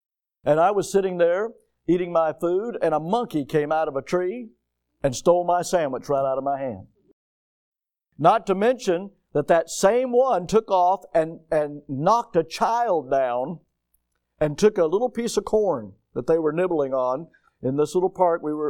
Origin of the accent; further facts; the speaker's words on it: Florida, United States; So I'm from Florida. Okay? I know alligators. I've been around them since I was a kid.